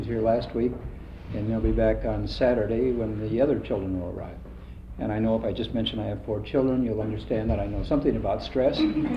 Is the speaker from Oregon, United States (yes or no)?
yes; Portland, Oregon, United States; I'm from Portland, Oregon.